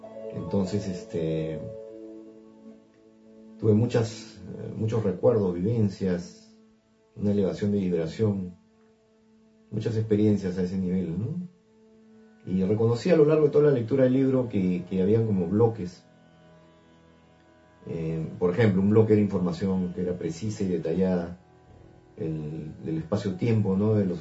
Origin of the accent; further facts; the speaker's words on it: Lima, Peru; soy de Lima, Perú y pertenezco al grupo de lectores de la obra de la Fraternidad Cristiana Universal